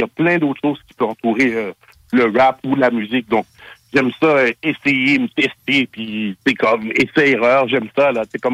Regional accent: Montreal, Quebec, Canada; Moi, je viens de Montréal-Nord, puis ouais.

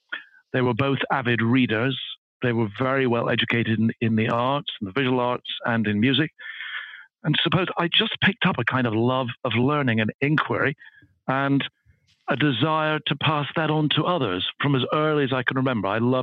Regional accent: Edinburgh, Scotland, United Kingdom; I grew up in Edinburgh. I was brought up in Scotland. I went to school in Edinburgh, high school in Edinburgh, then university in Edinburgh. So although I've lost the accent, I'm very much a Scot by background.

